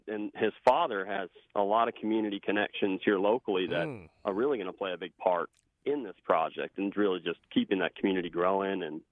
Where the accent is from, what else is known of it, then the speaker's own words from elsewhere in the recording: Chippewa Falls, Wisconsin, United States; I grew up in Chippewa Falls, Wisconsin, and up there just kind of was surrounded with a lot of construction.